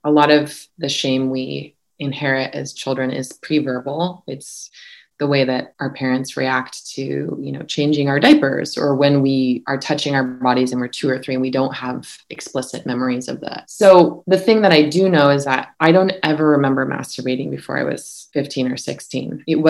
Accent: Santa Barbara, California, United States; And then I grew up in Santa Barbara, which is an affluent, largely white community

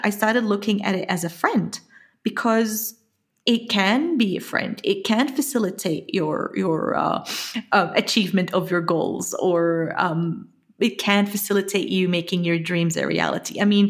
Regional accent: Jordan; that was very unusual for a girl who's growing up in Jordan.

